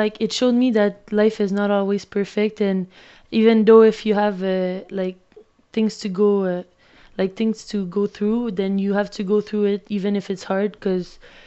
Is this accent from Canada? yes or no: yes; Quebec City, Quebec, Canada; I grew up in Quebec City, a bit in suburbs in Quebec City, with both my parents, and I have a big sister.